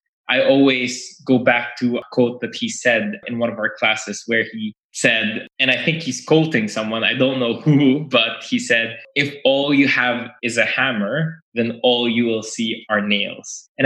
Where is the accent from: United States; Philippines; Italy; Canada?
Philippines; now in United Kingdom; I come from the Philippines and I moved to the UK, and that's for many reasons, personal and professional